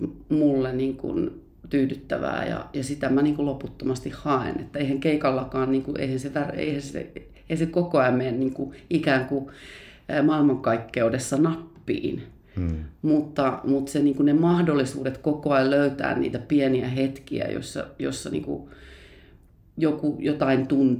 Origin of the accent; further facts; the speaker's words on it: Forssa, Kanta-Häme, Finland; ihan niitä ensimmäisiä muistoja liittyy sellaiseen seurojen talotyyppiseen taloon kotikaupungissani Forssassa